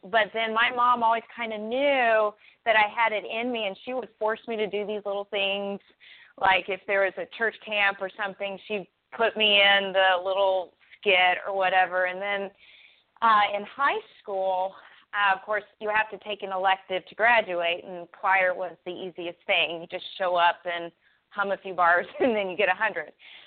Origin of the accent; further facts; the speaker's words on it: Texas, United States; accent: Texas; have a Texas accent, like, totally like this, which was really in my favor. But they could tell that I was from the South.